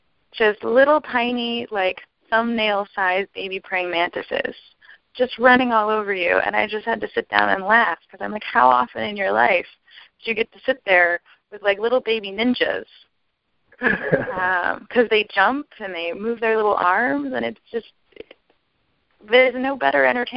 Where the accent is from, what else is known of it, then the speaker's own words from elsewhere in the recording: Ohio, United States; And then I grew up in near Columbus, Ohio, in a small town.